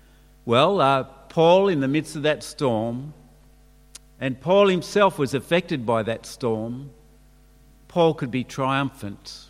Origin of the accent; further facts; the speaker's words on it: Sydney, New South Wales, Australia; I grew up in Sydney, and just about every suburb in Sydney had three or four churches.